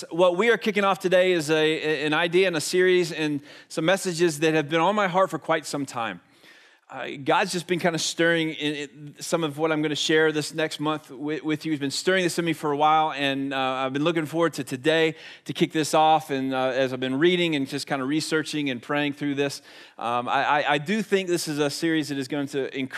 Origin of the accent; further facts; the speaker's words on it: Leesburg, Florida, United States; I grew up in Lake County and graduated from Leesburg High School